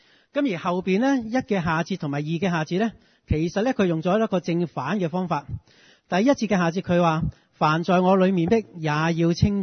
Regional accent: China; 即系我哋中国人所讲嘅系五脏六腑

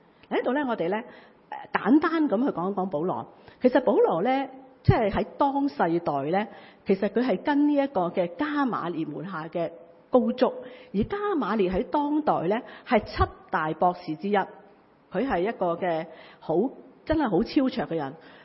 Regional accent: China; 我哋中国人成日话咩无功不受禄

